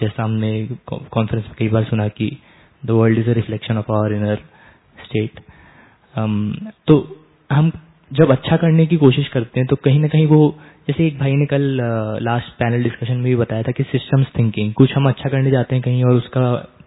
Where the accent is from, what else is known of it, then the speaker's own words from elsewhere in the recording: Assam, India; आसाम से आया हूँ मैं।